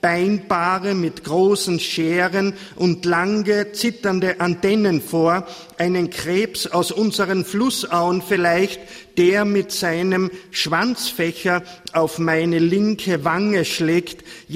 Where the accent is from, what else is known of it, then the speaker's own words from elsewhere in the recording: Kammering, Carinthia, Austria; ich täglich mit dem Omnibus von meinem Geburtsort Kammering in die 20 Kilometer weit entfernte Stadt Villach fahren musste